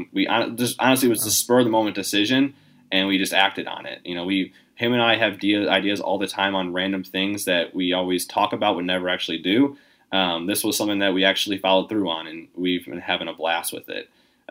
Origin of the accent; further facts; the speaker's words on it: Indiana, United States; now in Arizona, United States; You know, I'm originally from Indiana, so golf was obviously, you know, it's a summertime sport out there.